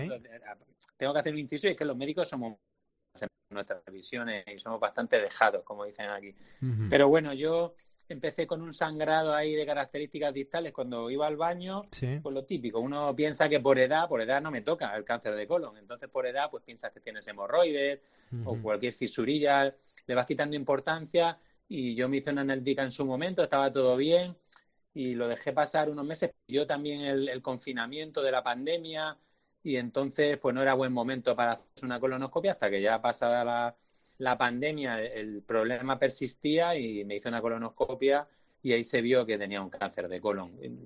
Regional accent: Seville, Andalusia, Spain; born there; yo soy español, ¿eh? Es decir, que nací en Sevilla. Olé. Hace 46 años. Bien. Pero mi padre es portugués y es un portugués de estos comunistas románticos que ya no quedan.

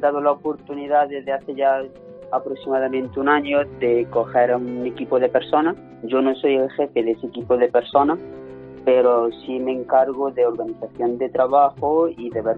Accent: Jaén, Andalusia, Spain; yo soy de Jaén, y entonces estudiando también en la Escuela Politécnica Superior de Jaén, había vivido siempre con mis padres

